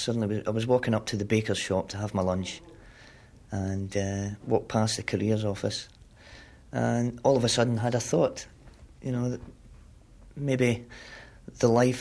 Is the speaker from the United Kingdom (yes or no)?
yes; Scotland, United Kingdom; I am a Scotsman, however, you know, I still serve Her Majesty the Queen and I'm British.